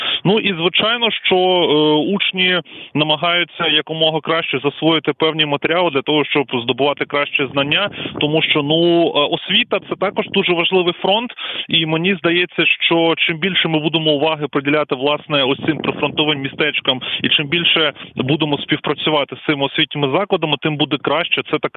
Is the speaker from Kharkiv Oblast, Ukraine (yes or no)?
no; Kadiivka, Luhansk Oblast, Ukraine; я сам народився і виріс у місті Стаханов, зараз це місто Кадівка на Луганщині, і зараз, на жаль, це тимчасово окупована територія.